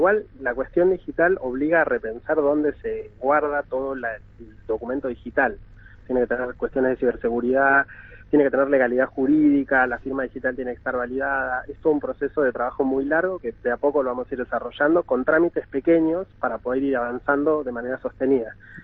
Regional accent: Río Negro, Argentina; Yo soy de Río Negro, trabajé acá, me eduqué acá, como que no fue muy difícil la decisión.

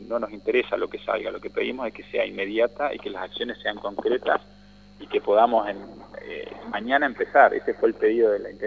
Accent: San Martín de los Andes, Neuquén, Argentina; quienes somos de San Martín de los Andes, conocemos de cómo se conformó

